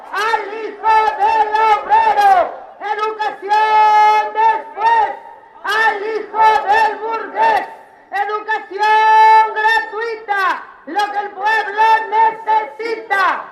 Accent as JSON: {"language": "Spanish", "region": "Oaxaca", "country": "Mexico", "said": "Nosotros como pueblos oaxaqueños hemos decidido no dar un paso hacia atrás"}